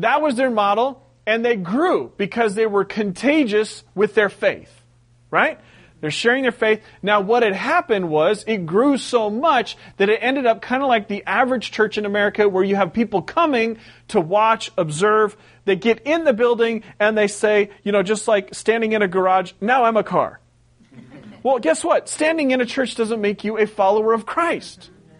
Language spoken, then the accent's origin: English; West Coast, United States; I sound like everyone on TV because I'm from the West Coast.